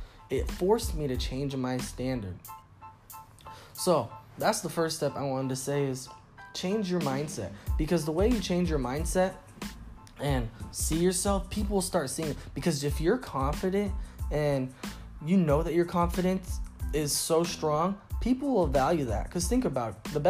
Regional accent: Seattle, Washington, United States; now in Dallas, United States; I'm born and raised in Seattle, and I just moved to Dallas about almost 2 months ago.

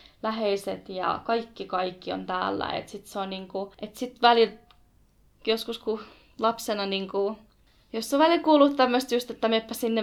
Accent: Erbil, Kurdistan Region, Iraq; Mä olin, ei, Kurdistan, I'm from Kurdistan.

